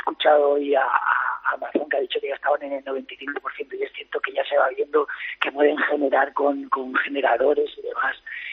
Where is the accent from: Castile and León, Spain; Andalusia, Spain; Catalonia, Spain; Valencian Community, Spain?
Valencian Community, Spain; Torrent; a mí me dio mucho un orgullo de mi pueblo, de ser de Torrent, de ser torrentí